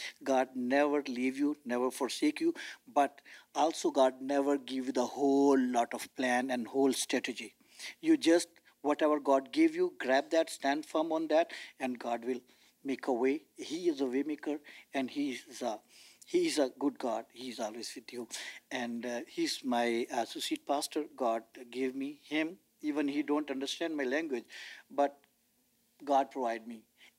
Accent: Pakistan; English is a second language; moved away as an adult; now in Orlando, United States; my church name is Asian First Baptist Asian Languages Church. I came from Pakistan due to persecutions 4 years ago

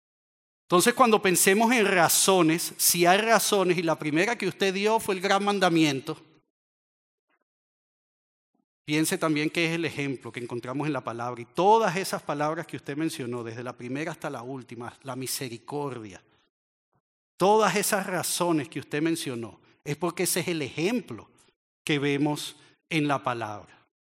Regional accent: Venezuela; Así que ahora déjeme hacerle la pregunta que en mi país, en Venezuela, la llamarían la de las mil lochas, aquí la llaman la del millón de dólares.

